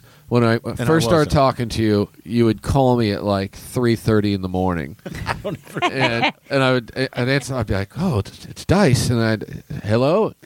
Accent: Kansas, United States; So I'm from Kansas, and that means.

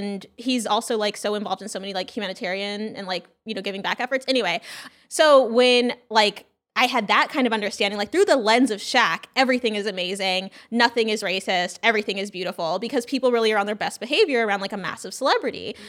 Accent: Louisiana, United States; hi, I'm from a different part of Louisiana. And it's like, you know, I'm from Terrebonne Parish.

